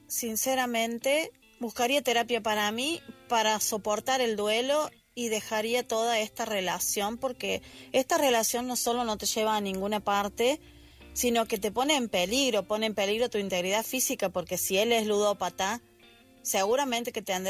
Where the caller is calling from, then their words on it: Argentina; desde Argentina